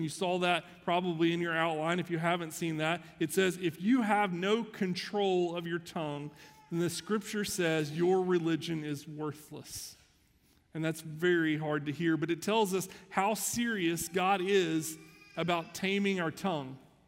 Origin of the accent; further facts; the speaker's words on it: Kentucky, United States; now in Texas, United States; I'm from Kentucky. You would think I would love and enjoy horses.